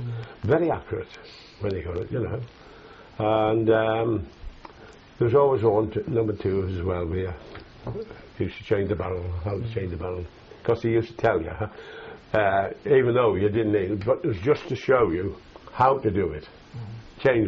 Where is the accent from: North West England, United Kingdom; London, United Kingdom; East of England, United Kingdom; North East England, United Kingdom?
North East England, United Kingdom; accent: Geordie; my difficulty in communicating because of my accent. And they used to say, well, you're Geordie